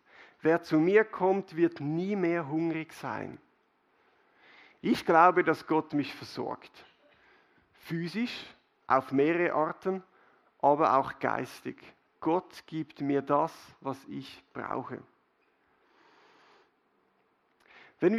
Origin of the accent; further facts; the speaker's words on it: Switzerland; Ich bin in der Schweiz aufgewachsen, ich konnte eine Ausbildung machen, ich kann arbeiten gehen